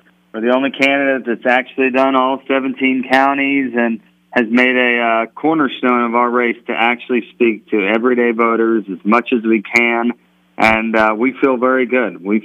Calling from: Las Vegas, Nevada, United States; I'm in Las Vegas, Kevin.

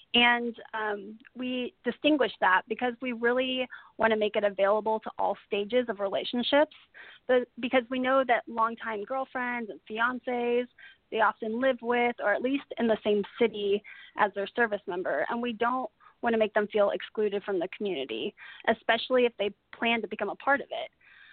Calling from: Austin, Texas, United States; Yeah, so I'm calling from Austin, Texas, just down the road from Fort Hood.

